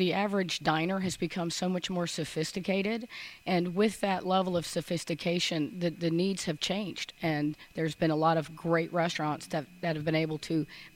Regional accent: Tampa, Florida, United States; also born or lived in Ybor City; So I was born in Ybor City. I grew up in Tampa.

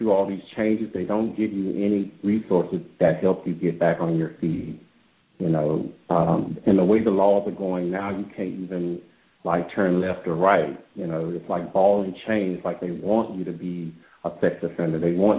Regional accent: Louisiana, United States; Nick's from Iowa. I'm from Louisiana.

